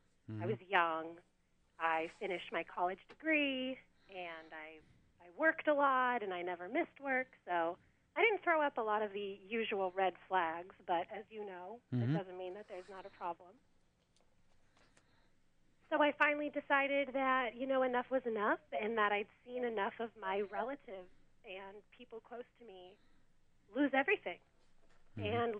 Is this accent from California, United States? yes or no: yes; California, United States; moved away as an adult; now in Rhode Island, United States; from Southern California, born and raised originally.